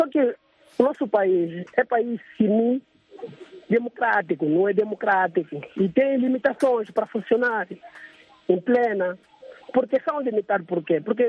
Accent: Malanje, Angola; born there; Mas o município onde eu nasci, que é em Malanje, tem que andar lá 28 quilômetros da cidade de Malanje, não tem energia elétrica.

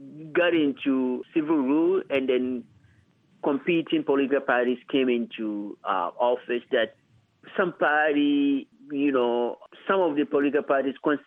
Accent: Ghana; As a Ghanaian, I'm talking in reference to Ghana.

